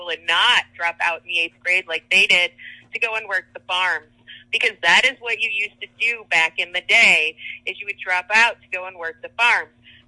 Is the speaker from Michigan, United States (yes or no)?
yes; Michigan, United States; Growing up in Michigan with a working class family and growing up around unions, being a Democrat was just a given.